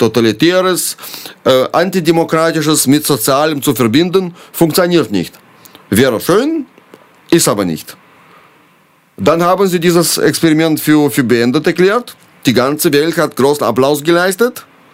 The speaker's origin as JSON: {"language": "German", "country": "Ukraine", "said": "Ich finde, die Tragödie, die in meiner Heimat widerfahren ist, sie ist sehr leidenschaftlich. Mhm. Ich weiß nicht, Johnny, ob ich ein Buch darüber schreiben kann oder soll. Ich bin ja nicht dabei. Ich bin auch bei diesem Krieg in der Ostukraine eigentlich nicht"}